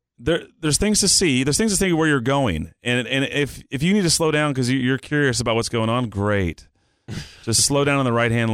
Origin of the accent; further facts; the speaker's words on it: California, United States; also born or lived in Wisconsin; And I'm from Northern California. I lived in Wisconsin.